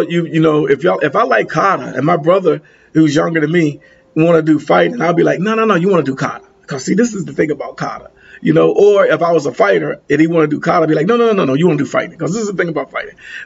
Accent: Pennsylvania, United States; But I was raised up in the Pennsylvania.

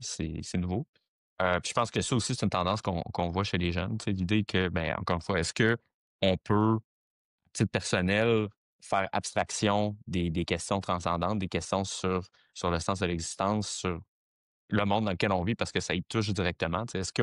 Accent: Quebec, Canada; j'ai 24 ans, je pense que je me qualifie encore comme jeune. Un jour, peut-être qu'on arrêtera de parler de mon âge. Je viens de la région de Québec.

